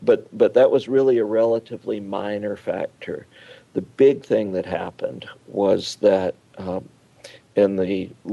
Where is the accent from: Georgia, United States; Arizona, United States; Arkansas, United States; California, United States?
Georgia, United States; I remember I grew up outside Atlanta, and I remember Bobby, who stood outside the little barbecue joint and shoe store